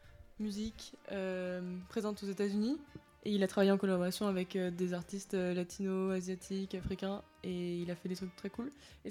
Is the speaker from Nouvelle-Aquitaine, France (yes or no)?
no; Brittany, France; also born or lived in Conflans-Sainte-Honorine, France; Mais j'ai grandi dans la forêt de Brocéliande, ça c'est plus fun.